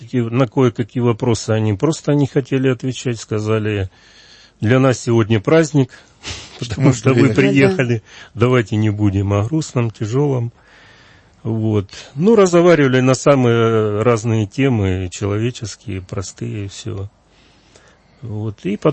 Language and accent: Russian; Alchevsk, Luhansk Oblast, Ukraine; moved away as an adult; now in Moscow, Russia; Ну, я сам из Коммунарска, сейчас Алчевск называется, Луганской области. Это немножко южнее от Сватово. Вот. Ну, родился там, учился, как говорится, женился, дети родились. Потом мы сюда переехали в Москву при определенных обстоятельствах.